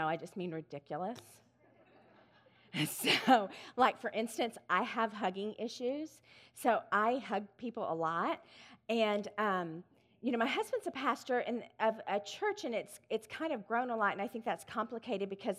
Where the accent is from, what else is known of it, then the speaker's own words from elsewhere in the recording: Austin, Texas, United States; So I drove to Georgetown. I'm from Austin